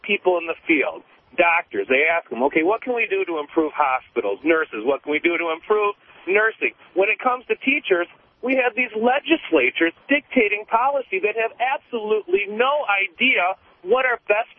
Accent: Detroit, Michigan, United States; now in Warren, United States; And actually, I'm actually from Detroit. I now reside in Warren.

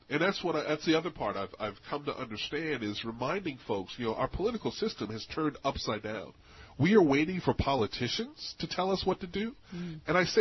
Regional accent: Philadelphia, Pennsylvania, United States; I'm originally from Philadelphia.

